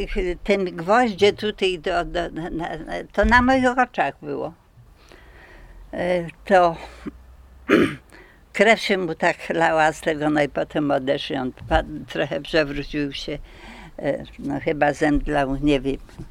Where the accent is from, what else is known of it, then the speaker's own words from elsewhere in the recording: Targanice, Lesser Poland, Poland; w Targanicach pod numerem Dobra 15. Tutaj się urodziłam. Tutaj mieszkam od urodzenia i do 6 roku życia, do 42 roku życia tutaj mieszkaliśmy. Potem w 42 roku, kiedy zostaliśmy wysiedleni, mieszkaliśmy w Sułkowicach.